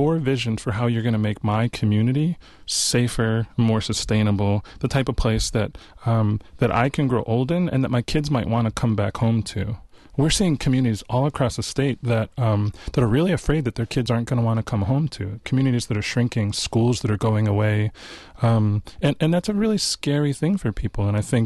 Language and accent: English; Madison, Wisconsin, United States; And I never got the feedback that people were uninterested in building relationship because I was from Madison.